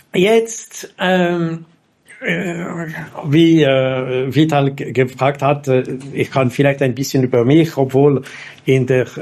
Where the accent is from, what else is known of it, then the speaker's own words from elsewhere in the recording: Geneva, Switzerland; German is a second language; ich bin Genfer, ich bin in Genf aufgewachsen, studiert, auch in der Universität studiert.